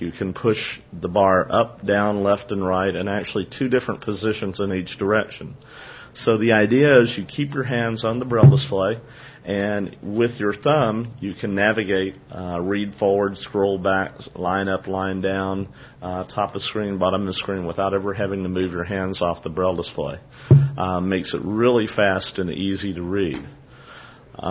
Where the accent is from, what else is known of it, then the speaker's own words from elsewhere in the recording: Austin, Texas, United States; I work, and I'm from Austin, Texas. So I'm the sales rep in Texas for Sighted Electronics.